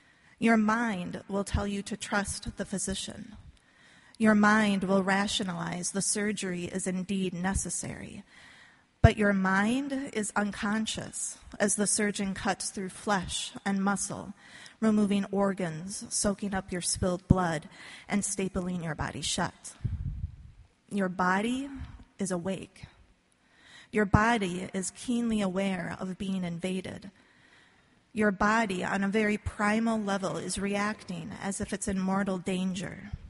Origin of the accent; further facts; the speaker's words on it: Shakopee, Minnesota, United States; the river valley where I grew up in Shakopee.